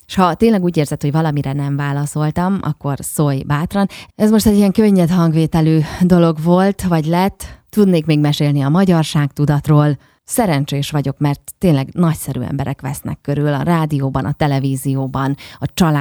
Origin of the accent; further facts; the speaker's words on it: Carei, Satu Mare County, Romania; néhány barátom, akik már jártak a városban, mármint hogy Nagy Károlyban, szeretettel mesélnek róla a többieknek is